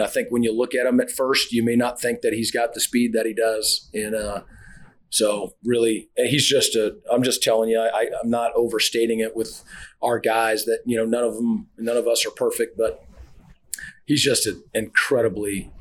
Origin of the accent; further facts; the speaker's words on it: California, United States; also born or lived in Seattle; You know, coming out west. I'm from California and Seattle and all